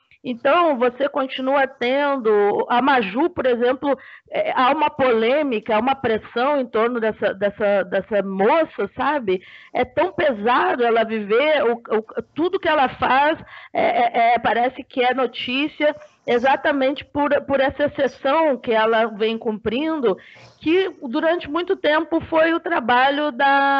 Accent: Porto Alegre, Rio Grande do Sul, Brazil; E eu, que sou de Porto Alegre e convivi 30 anos da minha vida com a RBS

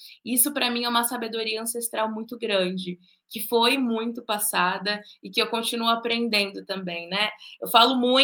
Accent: Rio de Janeiro, Brazil; now in São Paulo, Brazil; hoje eu moro em São Paulo, mas eu sou carioca de nascença, então nasci no Rio de Janeiro, morei em muitos lugares

